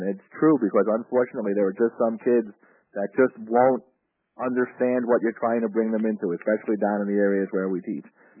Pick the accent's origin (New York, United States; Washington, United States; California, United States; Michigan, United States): New York, United States; You know, growing up on Long Island, having been taken, you know, as a kid to Valley Forge and, you know, walking at Lexington and Concord and remembering these things